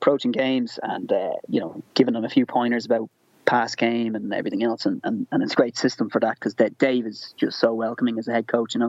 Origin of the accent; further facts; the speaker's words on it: Ireland; also born or lived in United Kingdom; after my stint of working in the UK, you know, you get that home bug, you know, being Irish.